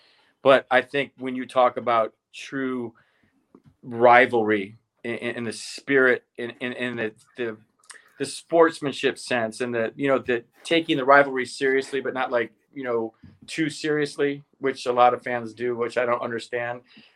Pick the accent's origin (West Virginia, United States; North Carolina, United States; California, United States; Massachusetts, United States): California, United States; I'm from Northern California. I used to go to Giants games as a kid.